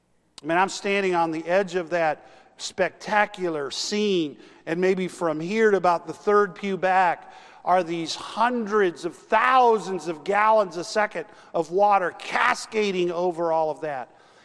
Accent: Texas, United States; I said earlier, I grew up in Texas

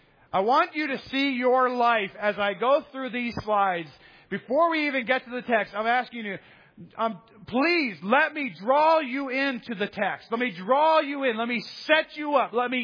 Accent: the South, United States; It's not because I'm a Southerner.

